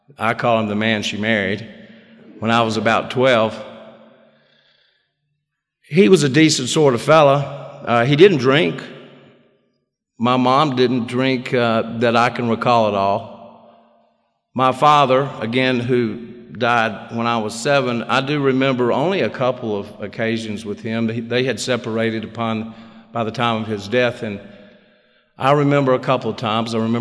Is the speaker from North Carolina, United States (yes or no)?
yes; North Carolina, United States; I am from North Carolina. I'm a Tar Heel. Used to say Tar Heel born, Tar Heel bred, and when I die, I'm a Tar Heel dead.